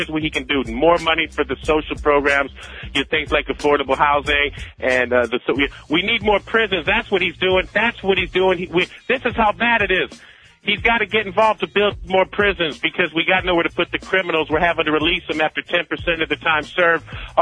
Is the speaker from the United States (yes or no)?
yes; Cleveland, Ohio, United States; also born or lived in New York City, United States; Well, yeah, I grew up in Cleveland. You know, it's cold as far, you know, it's very cold and very uncultural